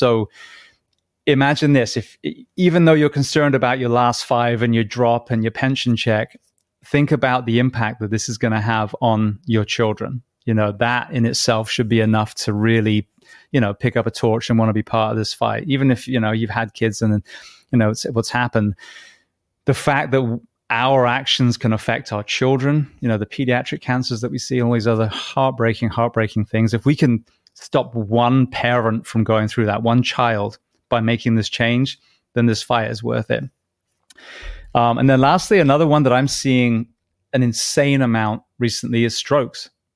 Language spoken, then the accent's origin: English; United Kingdom; Being British, you know, back in the Victorian times